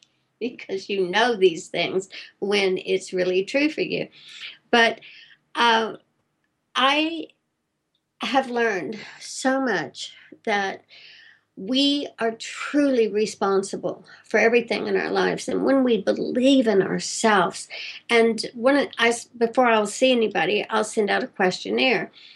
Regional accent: Texas, United States; I call them a posse, I was raised in Texas

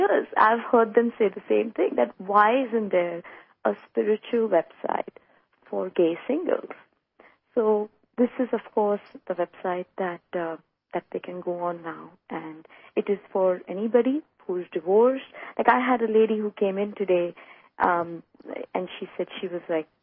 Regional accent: New York, United States; I'm from New York, and my main business is I'm in the clothing and the fashion business.

